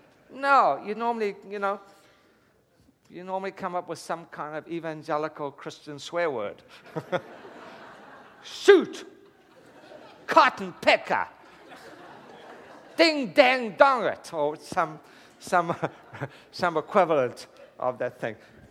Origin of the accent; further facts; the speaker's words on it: Durban, KwaZulu-Natal, South Africa; I was raised in Durban, South Africa. And we were raised very much in the British school system. We went to school, all boys school with school uniforms and that kind of thing.